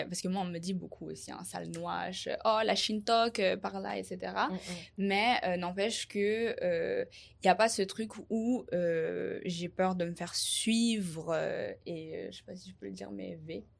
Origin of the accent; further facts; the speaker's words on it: Paris, Île-de-France, France; now in Japan; je suis française. Je suis born and raised à Paris. Mon père, il est français. Je suis française.